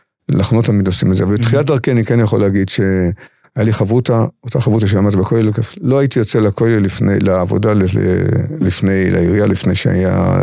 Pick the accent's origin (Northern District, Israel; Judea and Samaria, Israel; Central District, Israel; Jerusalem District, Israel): Central District, Israel; Bnei Brak; born there; אנחנו נולדתי בבני ברק